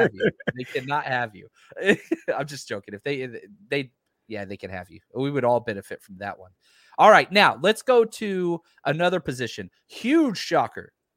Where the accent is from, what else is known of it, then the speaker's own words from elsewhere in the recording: Texas, United States; I'm from Texas. I pronounce all things.